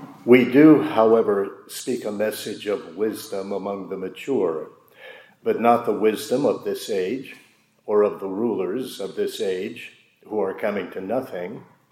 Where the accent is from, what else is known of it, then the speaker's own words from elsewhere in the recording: Florida, United States; also born or lived in Illinois; in 2010, I moved from Illinois to my home state of Florida.